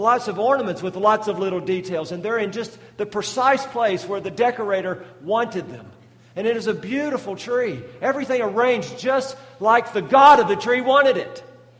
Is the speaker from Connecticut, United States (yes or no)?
no; Tennessee, United States; I'm from Tennessee. I ended up in Chattanooga after college in Cookeville, Tennessee.